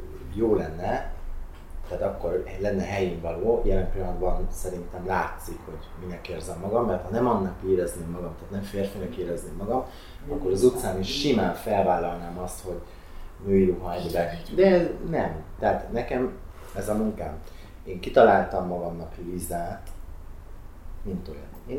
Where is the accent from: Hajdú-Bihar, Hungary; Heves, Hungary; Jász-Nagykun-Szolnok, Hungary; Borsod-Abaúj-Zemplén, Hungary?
Borsod-Abaúj-Zemplén, Hungary; Miskolc; now in Budapest, Hungary; ahogy felkerültem Budapestre, én miskolci vagyok egyébként